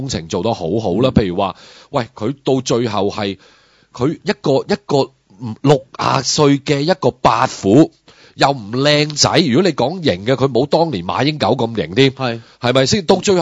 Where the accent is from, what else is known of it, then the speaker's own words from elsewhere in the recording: Hong Kong; 用咗我哋香港人嘅思维